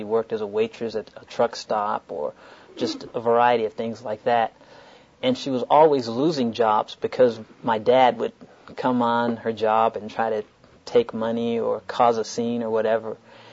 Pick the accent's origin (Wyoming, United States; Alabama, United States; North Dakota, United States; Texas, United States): Alabama, United States; Birmingham; born there; I was born in Birmingham, Alabama, in the height of the Civil Rights Movement.